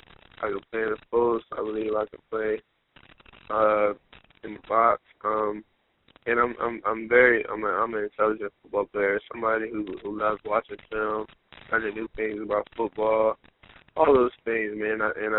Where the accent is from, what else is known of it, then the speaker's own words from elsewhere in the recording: Delaware, United States; I'm from Delaware. I remember when I was little, people told me I would never make it to the NFL because I'm from Delaware.